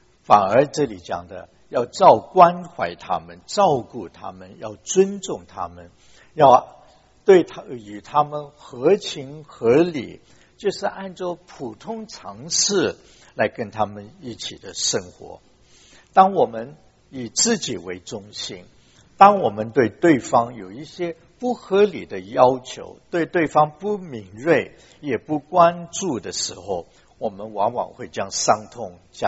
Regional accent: Hong Kong; also born or lived in China; 当我在香港成长的时候，就是读小学读中学的时候，那时候我们家刚从大陆去那边

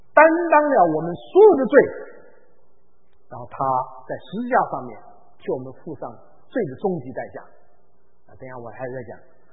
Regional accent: China; 我想有道理，我们中国人更厉害，对。

